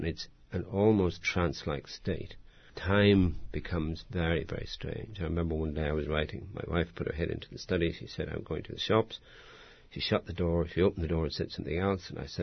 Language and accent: English; Ireland; And of course, being Irish and being Catholic, I distrust this deeply.